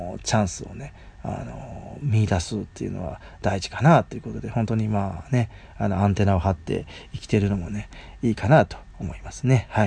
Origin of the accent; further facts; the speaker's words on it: Mie, Japan; 僕が被災市出身で、まあ、共に九州合併してね、津になったんですけれども、